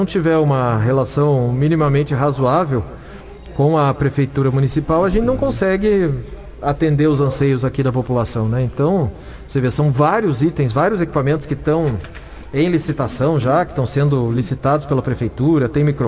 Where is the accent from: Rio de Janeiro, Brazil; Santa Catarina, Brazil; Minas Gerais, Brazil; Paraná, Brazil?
Paraná, Brazil; Aqui eu sou do Norte Pioneiro, é a região que eu milito politicamente e empresarialmente, é a região que eu vivo, né? Que eu crio meus filhos.